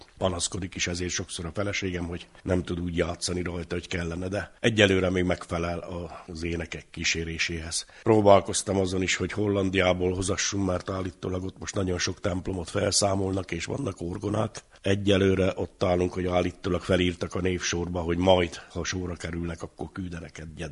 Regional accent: Covasna, Romania; Származásilag háromszéki vagyok

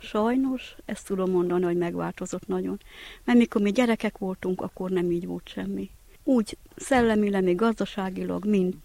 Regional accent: Székelyabod, Mureș County, Romania; also born or lived in Arad; Aradon éltem 45 évet. Itt születtem, itt nevelkedtem, itt vagyok Abbodon.

